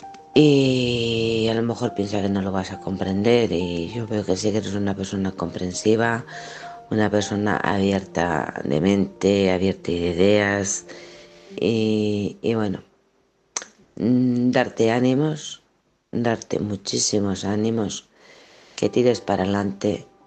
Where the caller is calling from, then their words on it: Alcorcón, Community of Madrid, Spain; de Alcorcón.